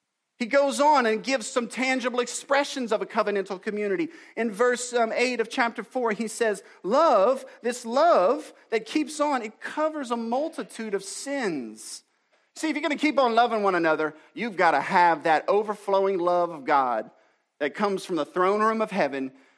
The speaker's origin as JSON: {"language": "English", "region": "Louisiana", "country": "United States", "tie": "born or raised there", "said": "Listen, I grew up in Acadiana, and I know what happens."}